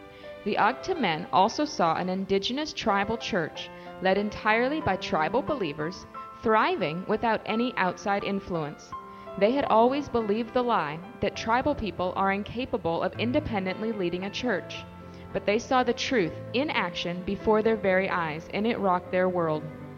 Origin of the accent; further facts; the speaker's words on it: Philippines; I grew up in the Sierra Madre Mountains in a Bugkalot village, so this particular tribal group is near and dear to my heart.